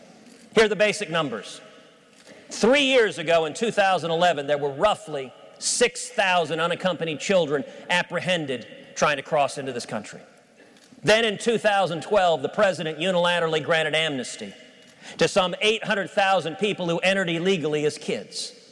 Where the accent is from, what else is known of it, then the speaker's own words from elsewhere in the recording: Texas, United States; My home state of Texas, we are seeing a humanitarian crisis play out on the border.